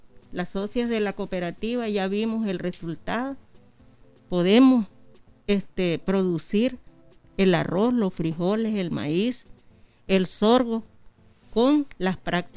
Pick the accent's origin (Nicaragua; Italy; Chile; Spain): Nicaragua; La Grecia, Chinandega; vengo de Comarca La Grecia, municipio de Chinandega